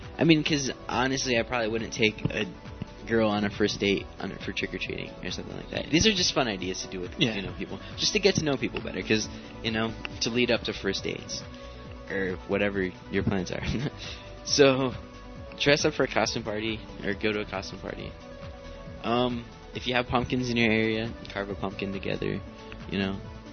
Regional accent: Midwest, United States; town. We're from the Midwest. That's what I'm going to say. And we have a lot of hay.

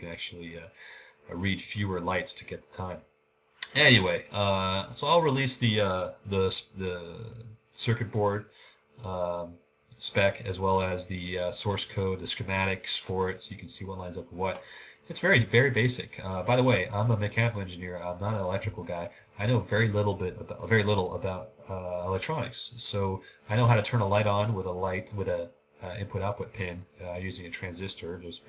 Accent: Oakland, California, United States; I was born and raised in Oakland.

